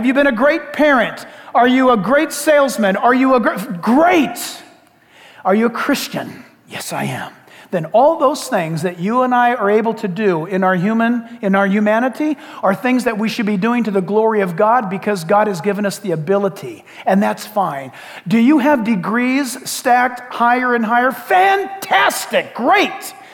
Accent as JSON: {"language": "English", "town": "San Diego", "region": "California", "country": "United States", "tie": "born or raised there", "said": "I was born and raised in California. That used to be a cool thing. I'm a native California. Now it's like, sorry. Oh, even better than that. San Diego's my hometown."}